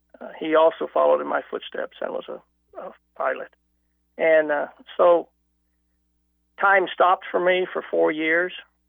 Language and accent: English; Arkansas, United States; I was adopted at the age of five, and I grew up in Arkansas.